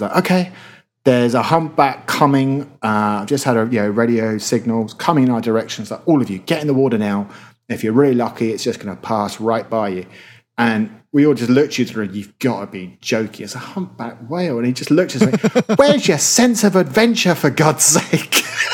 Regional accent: England, United Kingdom; moved away; I'm a native speaker, but I don't think that actually even that's particularly relevant. It's just that because I grew up in England from a certain time period, and now I'm over here, and it's 40 years on.

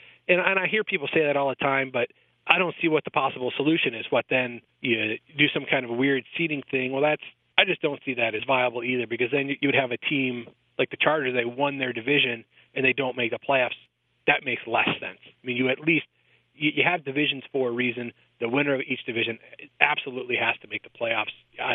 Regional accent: Detroit, Michigan, United States; I am from Detroit. I grew up in the suburbs and spent the first 20-some-odd years of my life there

